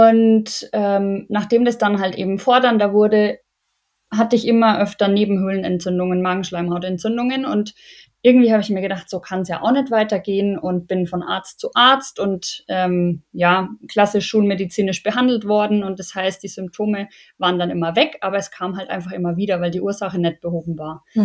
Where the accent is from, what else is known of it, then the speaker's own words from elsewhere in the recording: Bavaria, Germany; now in Munich, Germany; Ich komme tatsächlich aus Unterfranken im Landkreis Schweinfurt und bin dann durch meinen Beruf, also du hast ja schon gesagt, ich bin Polizistin und bin dann nach meinem Studium nach München gekommen und bin dort auch bis heute geblieben. Also ich arbeite nach wie vor in München